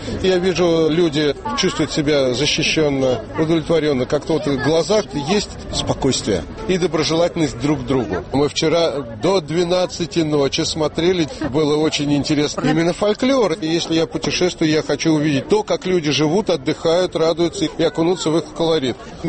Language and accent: Russian; Russia; Мы из России. Дети первый раз в Литве.